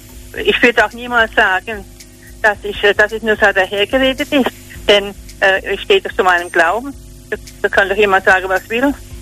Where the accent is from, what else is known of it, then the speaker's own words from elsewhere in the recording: Pirmasens, Rhineland-Palatinate, Germany; Hallo, ich komme aus Pirmasens in der Pfalz.